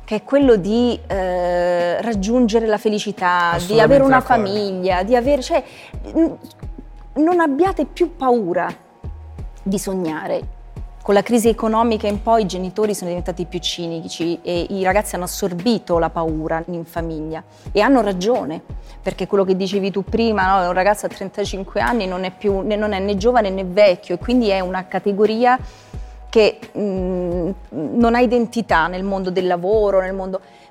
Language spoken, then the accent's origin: Italian; Basilicata, Italy; moved away; Io sono arrivata dalla provincia e quando sono arrivata a Roma ero, cioè mi dicevano di dove sei? Io dicevo sono lucana, bella Lucca. Dovevo spiegare dove fosse ubicata la Basilicata